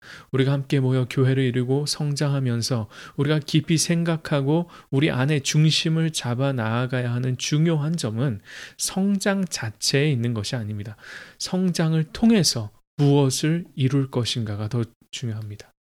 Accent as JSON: {"language": "Korean", "country": "South Korea", "lives_now": "United States", "said": "제가 사는 이 미국 땅에서 우리는 한국인으로서"}